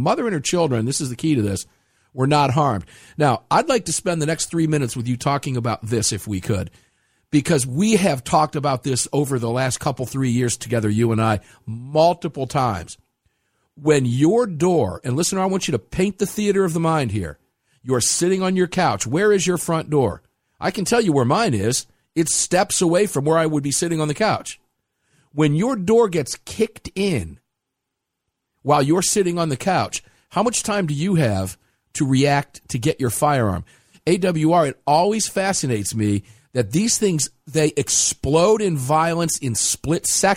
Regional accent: Cincinnati, Ohio, United States; born there; Now, this happened in Cincinnati. I was born in Cincinnati. Got lots of family living up that way.

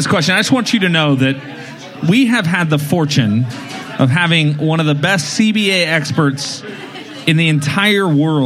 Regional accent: Oklahoma, United States; I'm saying not Homer in the sense that we're from Oklahoma, just in the sense that I'm like...

